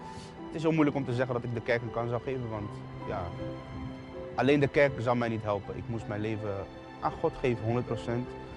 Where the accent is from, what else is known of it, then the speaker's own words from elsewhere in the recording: The Hague, South Holland, Netherlands; Ik kom uit Den Haag. Ik heb een goede jeugd gehad.